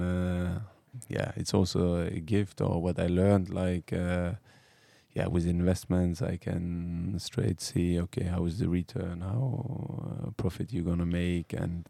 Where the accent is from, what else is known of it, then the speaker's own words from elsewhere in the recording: Turkey; But I was in my hometown in Turkey. So I had like my auntie, she was there, she cooked for me.